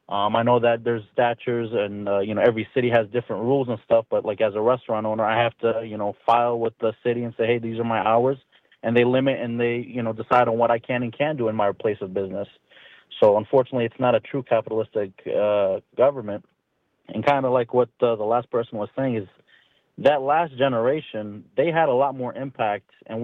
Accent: Oak Creek, Wisconsin, United States; I grew up in Oak Creek, and we were fortunate, my family, to buy a house right before the market crash in Oak Creek.

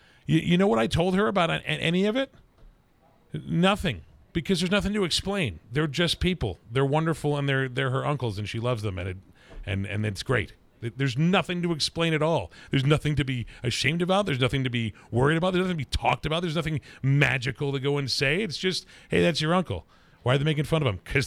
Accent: New England, United States; I grew up out east. I grew up on the East Coast in in New England

